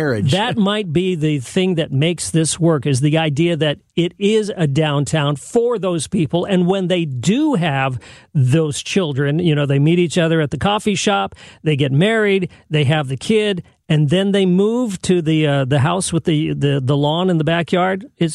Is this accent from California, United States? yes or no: yes; San Jose, California, United States; I grew up in San Jose, the suburban part of the Bay Area.